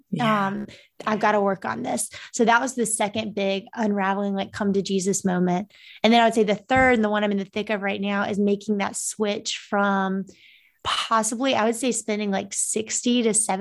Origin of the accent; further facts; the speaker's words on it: the South, United States; I still deal with, say that five times fast as a Southerner.